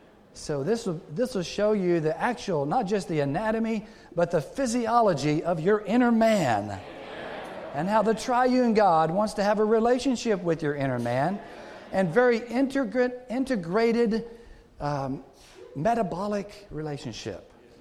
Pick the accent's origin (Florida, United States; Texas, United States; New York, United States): Texas, United States; also born or lived in Jackson; I'm from Texas, so don't hold that against me. I did live in the Southeast in Jackson for 14 years.